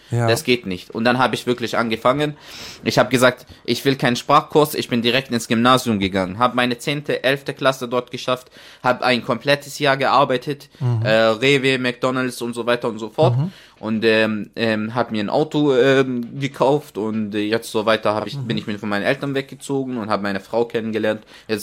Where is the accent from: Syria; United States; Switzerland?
Syria; German is a second language; now in Germany; also ich war in Syrien, meine Kindheit wurde zerstört sozusagen. Meine Erinnerungen an Syrien sind jetzt gute